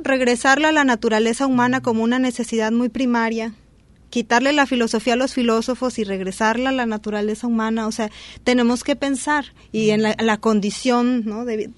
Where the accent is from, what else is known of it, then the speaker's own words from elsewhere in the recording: Puerto Vallarta, Jalisco, Mexico; also born or lived in Guadalajara; Soy vallartense. Nací en Vallarta, amo mi tierra, mi lugar. Y me fui a estudiar biología a Guadalajara